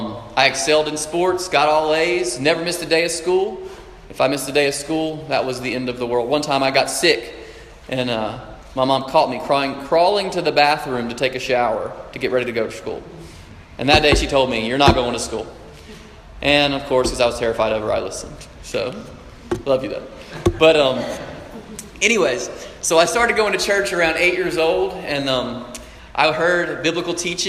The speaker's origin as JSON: {"language": "English", "town": "Decatur", "region": "Alabama", "country": "United States", "tie": "born or raised there", "said": "I grew up in Decatur, Alabama, right down the road. I did not grow up in a Christian home."}